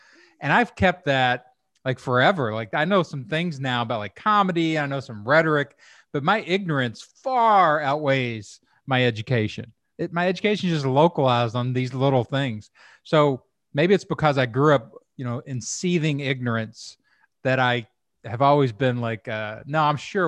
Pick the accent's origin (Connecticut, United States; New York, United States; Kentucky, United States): Kentucky, United States; You see, I think I had an advantage growing up because I grew up in Kentucky and I was surrounded by ignorance.